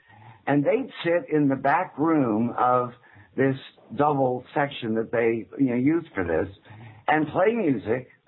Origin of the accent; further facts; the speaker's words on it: the South, United States; because my father was a Southerner and because I was raised in the South, I like this very understated, fairly gentle way.